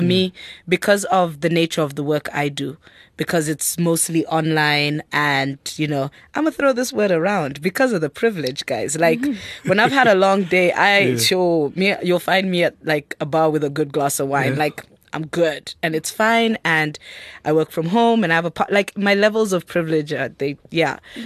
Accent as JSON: {"language": "English", "country": "Kenya", "lives_now": "South Africa", "said": "the fact that I live in South Africa as a Kenyan"}